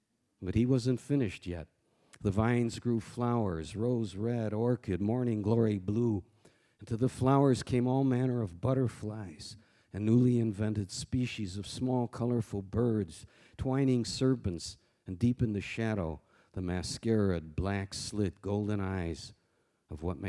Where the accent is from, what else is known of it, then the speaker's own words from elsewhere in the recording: Chicago, Illinois, United States; I grew up on the South Side in Little Village, where I lived.